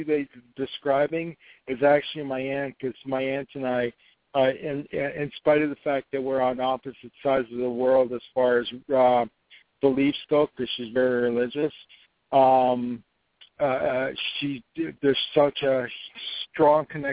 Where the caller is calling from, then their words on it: Los Angeles, California, United States; I'm calling from Los Angeles.